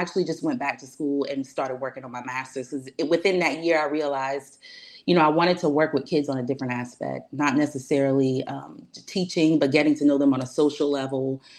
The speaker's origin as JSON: {"language": "English", "town": "Somerville", "region": "South Carolina", "country": "United States", "tie": "born or raised there", "said": "Well, so I'm from a small town, Somerville, South Carolina. Whoop, whoop. Of course, your same hometown. I went to school in this area, my K through 12 experience."}